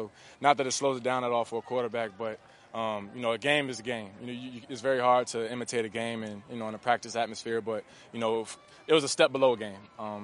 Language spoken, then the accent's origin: English; Virginia, United States; You know, growing up in Virginia, it's not far from Pittsburgh.